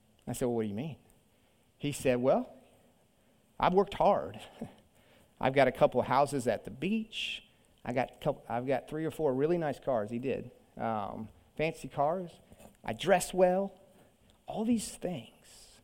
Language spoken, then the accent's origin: English; the South, United States; growing up in the South as a Southern Baptist preacher's kid, I've seen a lot of this, right?